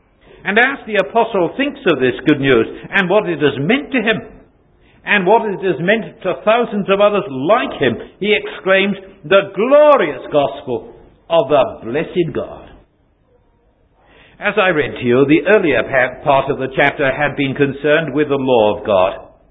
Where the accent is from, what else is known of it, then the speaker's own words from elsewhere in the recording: Wales, United Kingdom; I want as a Welshman to pronounce it Gorokan